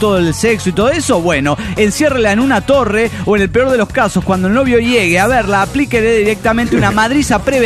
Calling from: San Salvador, El Salvador; de San Salvador, El Salvador.

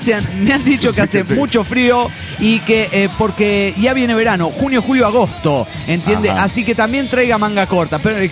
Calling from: Aguascalientes, Mexico; de Aguascalientes.

